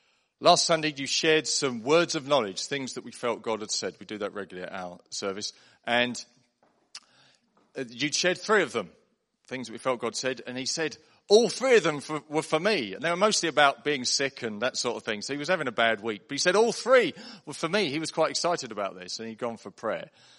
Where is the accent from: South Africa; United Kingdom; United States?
United Kingdom; Now, I know because I'm British